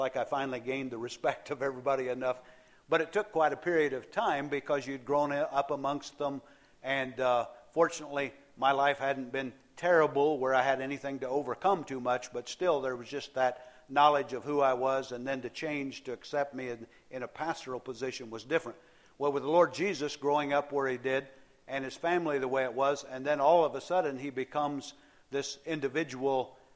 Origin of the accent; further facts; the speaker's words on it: Covington, Indiana, United States; also born or lived in California / South Carolina / Minnesota; I know I grew up in Covington, Indiana, and then my dad pastored the church that was there for 15 years, and then we moved to California